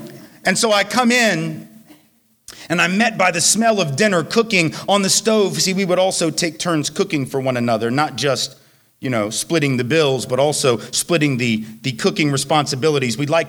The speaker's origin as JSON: {"language": "English", "town": "Nashville", "region": "Tennessee", "country": "United States", "said": "I have no idea because I'm from Nashville."}